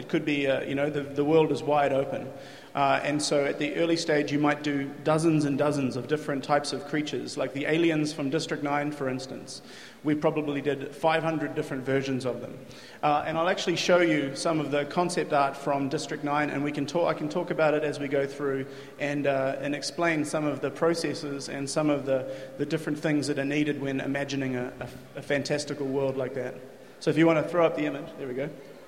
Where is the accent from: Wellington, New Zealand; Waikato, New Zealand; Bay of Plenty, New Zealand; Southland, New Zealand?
Wellington, New Zealand; I am from Wellington in New Zealand